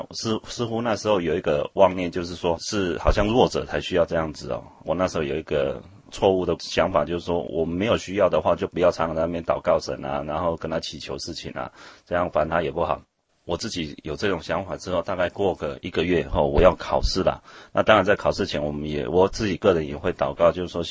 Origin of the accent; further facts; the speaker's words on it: Taiwan; 我来自台湾嘛，那就是说我们在准备上，我们有一个观念，就是能够准备的越完美越好